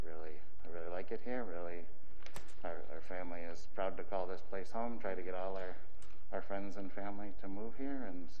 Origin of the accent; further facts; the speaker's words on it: Michigan, United States; We grew up in Michigan, needed to be near water